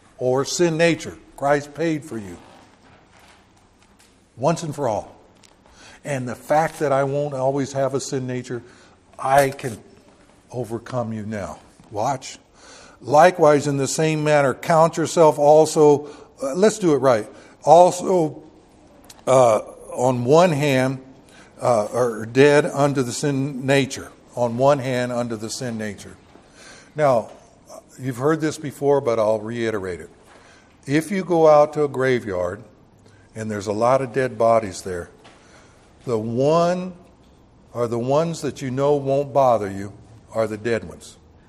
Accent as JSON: {"language": "English", "region": "the South", "country": "United States", "tie": "born or raised there", "said": "Well, I grew up in the South where, where they made their own rules, not by biblical rules, okay?"}